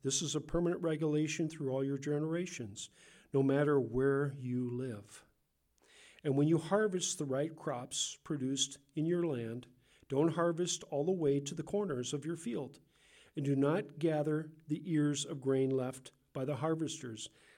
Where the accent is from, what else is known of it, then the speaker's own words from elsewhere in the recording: West Coast, United States; accent: Californian; So my Californian accent comes out. And they said, "You're from the West Coast, are you not?" And I said, "Yes, I am."